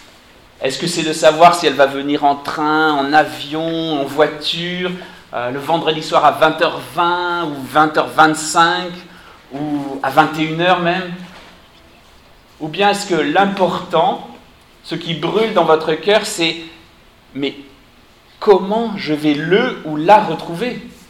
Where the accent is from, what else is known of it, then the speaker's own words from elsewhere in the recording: France; now in Düsseldorf, Germany; Moi je suis venu de Düsseldorf en Allemagne, pour ceux qui ne me connaissent pas, mais je suis français.